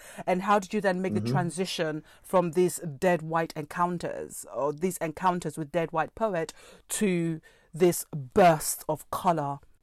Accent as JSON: {"language": "English", "country": "Nigeria", "lives_now": "London, United Kingdom", "said": "I'm in London. I'm from Nigeria."}